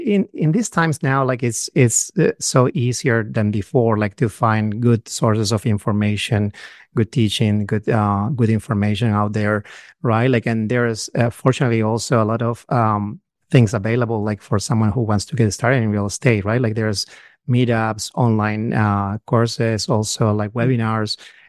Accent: Peru; English is a second language; moved away as an adult; now in United States; So my wife and I, we're actually both from South America, from Peru. We both are physicians. We came here to the US about 15 years ago.

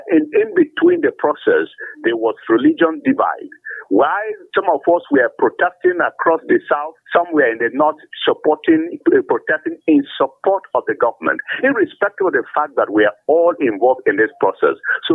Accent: Cross River, Nigeria; I am from Cross River State, and if I go to my village in Obaluku, where I come from

